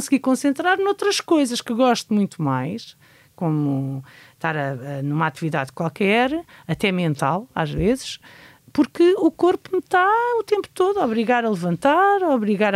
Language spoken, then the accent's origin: Portuguese; Chelas, Lisbon, Portugal; E cresci num meio muito agressivo. Portanto, o bairro social onde eu cresci, Chelas, tinha uma agressividade latente, permanente